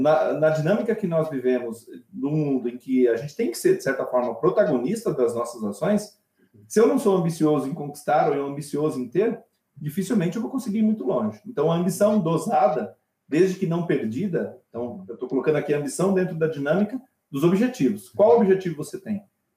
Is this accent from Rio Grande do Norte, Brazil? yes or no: no; Rio de Janeiro, Brazil; eu sou carioca